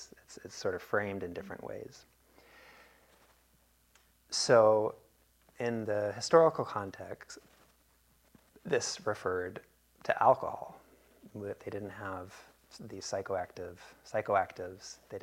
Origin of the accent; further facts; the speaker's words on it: United States; We're American, we know how to misuse anything.